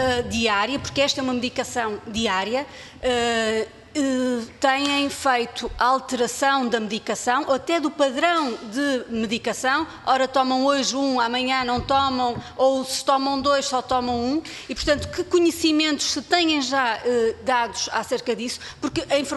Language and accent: Portuguese; Norte, Portugal; eu sou do Norte